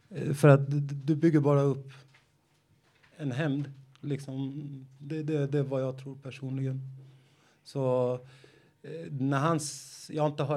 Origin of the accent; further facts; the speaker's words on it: Norway; jag är norrman